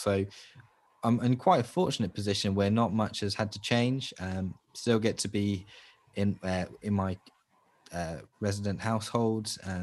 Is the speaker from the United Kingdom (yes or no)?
yes; Southampton, South East England, United Kingdom; born there; I was born in Southampton to my parents, Andrew and Christina